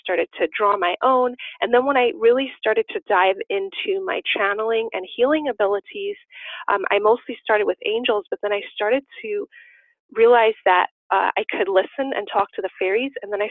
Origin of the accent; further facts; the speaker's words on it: New York City, New York, United States; moved away; I grew up in New York City, but when I moved out to the Pacific Northwest, there's a lot of old growth forests here